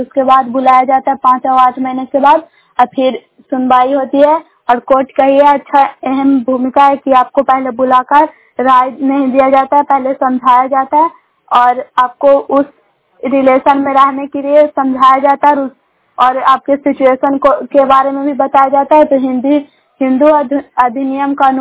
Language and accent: Hindi; Bairiganj, Bihar, India; ग्राम बैरीगंज post Makrata जनालंदा की निवासी हूँ